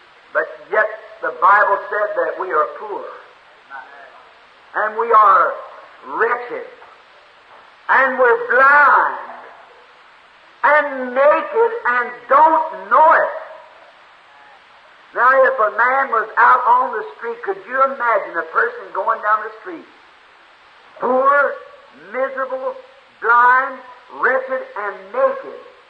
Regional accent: Jeffersonville, Indiana, United States; I said, I'm from Jeffersonville, Indiana.

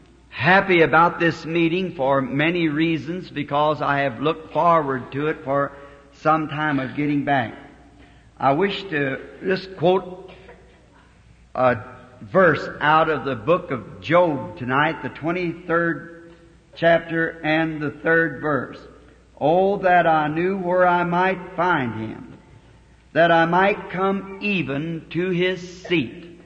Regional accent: the South, United States; Is it dinner or supper here? I'm a Southerner, and it's supper to me.

